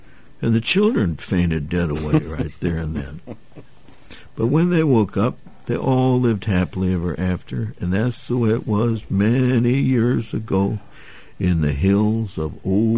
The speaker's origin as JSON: {"language": "English", "town": "St. Louis", "region": "Missouri", "country": "United States", "tie": "born there", "said": "Originally? I was born in St. Louis at the old Lutheran Hospital on Jefferson, Miami."}